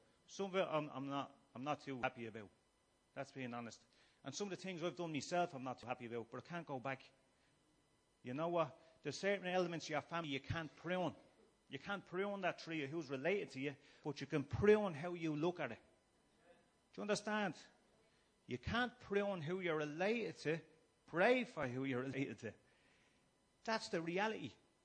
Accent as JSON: {"language": "English", "town": "Dublin", "region": "Leinster", "country": "Ireland", "tie": "born or raised there", "said": "I grew up in Finglas, like I say."}